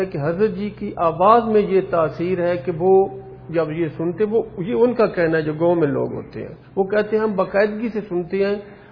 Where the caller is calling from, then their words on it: Lahore, Punjab, Pakistan; میں لاہور سے بلانگ کرتا ہوں, لیکن ذاتی گھر میرا گاؤں میں ہے.